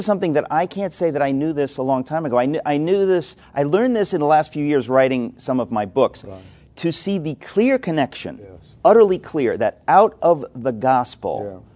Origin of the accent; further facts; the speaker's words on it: United States; I grew up in America. I went to decent schools. I went to one of the finest universities.